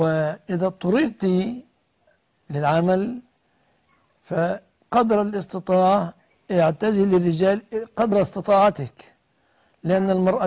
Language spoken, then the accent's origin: Arabic; Egypt